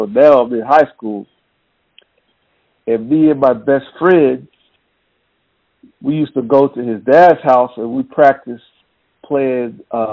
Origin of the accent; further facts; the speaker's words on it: Dallas, Texas, United States; So, yeah, born and raised in Dallas.